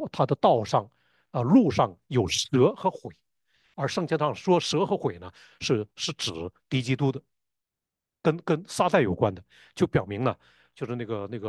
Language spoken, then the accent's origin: Chinese; Northeast China, China; 我在东北长大，东北很多厉害的茬都是这么说话的